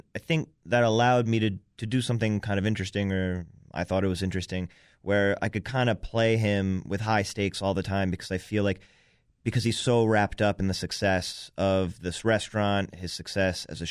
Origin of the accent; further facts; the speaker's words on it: New York, United States; As I mean, I love Chicago, but I grew up in New York, and I love New York, too.